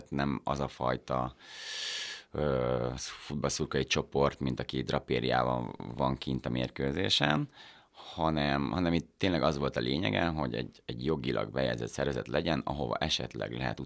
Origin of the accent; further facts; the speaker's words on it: Zakarpattia Oblast, Ukraine; now in Budapest, Hungary; És azt még rólam tudni kell, hogy kárpátaljai születésű vagyok, tehát hogy ez még egy ilyen csavar a történetben.